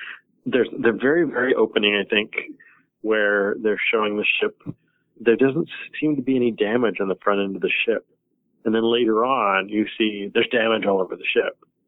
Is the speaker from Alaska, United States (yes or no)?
yes; Alaska, United States; I think we all had a very kind of different growing up in the Cold War, as it were, in Alaska.